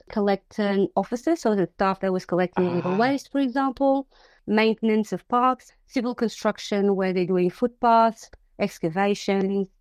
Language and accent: English; Portugal; English is a second language; You're not the first one saying South African. I'm from Portugal.